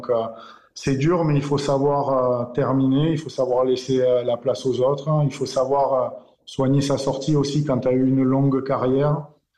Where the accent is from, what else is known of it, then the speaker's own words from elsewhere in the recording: Collioure, Occitanie, France; J'irai faire quelques matchs chez moi à Collioure, à Prats de Molló et tout ça, comme à l'époque.